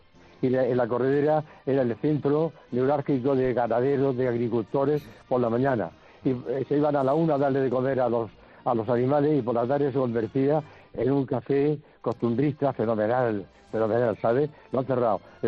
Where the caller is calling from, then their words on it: Lorca, Region of Murcia, Spain; Soy desde Barnés de Lorca, compañero, somos vecinos de Cueva.